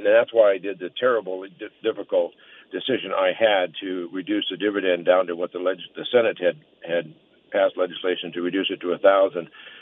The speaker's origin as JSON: {"language": "English", "town": "Delta Junction", "region": "Alaska", "country": "United States", "tie": "born or raised there", "also_born_or_lived": "Fairbanks / Valdez", "said": "I was born in Fairbanks. I lived in Fairbanks for a couple years. Moved to Delta Junction. I started my education in Delta Junction at Fort Greeley, and we lived there for 7 years. And then we moved to Valdez in about 1960, and I lived in Valdez for about 30 years."}